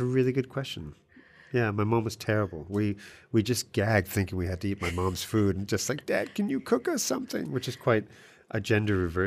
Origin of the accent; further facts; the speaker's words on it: San Diego, California, United States; So I grew up in San Diego in the US, very kind of, you know, podoc town, white trash kind of California town. It was a very middle America kind of place to grow up.